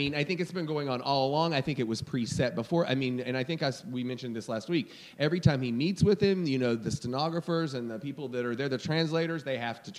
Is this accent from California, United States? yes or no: no; Kentucky, United States; And remember what I've been saying for 4 years, because I'm from Kentucky.